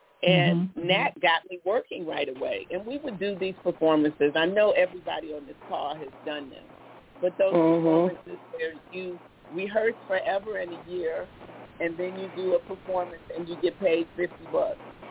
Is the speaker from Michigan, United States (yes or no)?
yes; Ypsilanti, Michigan, United States; You know, I grew up in Ypsilanti, Michigan.